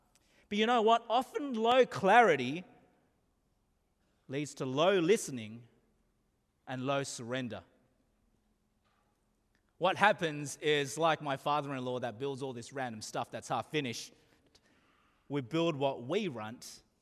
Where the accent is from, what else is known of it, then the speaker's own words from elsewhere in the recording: Australia; And I love talking about my home country, as you know. If you've ever, anyone lived in Australia here before?